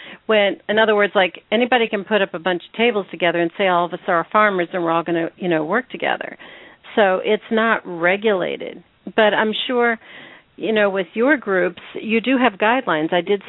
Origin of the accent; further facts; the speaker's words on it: Pennsylvania, United States; I grew up in Pennsylvania, and our farmers markets were all the Amish.